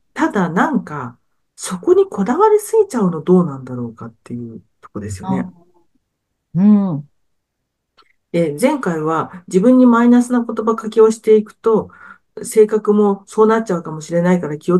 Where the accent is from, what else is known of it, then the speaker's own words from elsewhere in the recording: Tokyo, Japan; もう私、生まれも育ちも東京なので